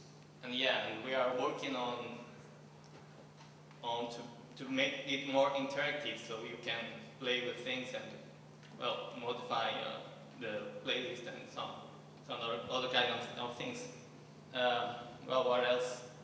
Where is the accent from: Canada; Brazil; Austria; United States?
Brazil; I'm from Brazil.